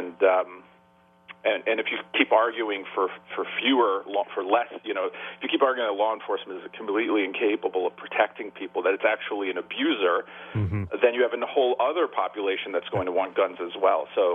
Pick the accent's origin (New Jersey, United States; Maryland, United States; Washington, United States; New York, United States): New York, United States; I grew up in New York, in the 70s and 80s, where there was a lot of crime, that event changed my family's mind on the Second Amendment.